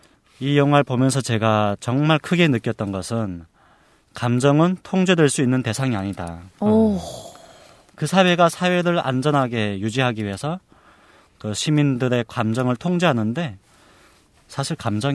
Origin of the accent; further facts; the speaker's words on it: North Korea; now in South Korea; 저는 또 북한에서 왔기 때문에